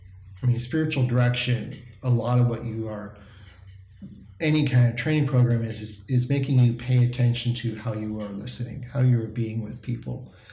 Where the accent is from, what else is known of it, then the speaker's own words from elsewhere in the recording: Washington, District of Columbia, United States; I'm from Washington, D.C. area, and I knew between Virginia and Maryland and Washington, D.C., and even maybe even further out, we had people who were near.